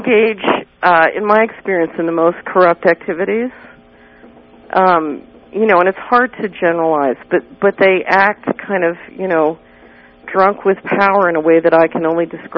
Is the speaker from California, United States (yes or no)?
no; Philadelphia, Pennsylvania, United States; No. I grew up in West Philadelphia, in the streets of West Philadelphia.